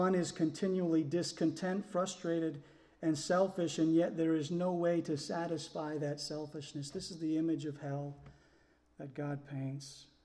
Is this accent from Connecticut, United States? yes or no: yes; Connecticut, United States; But I came from Connecticut. And in the winters in Connecticut, you know, it snows, but then the blue sky comes out.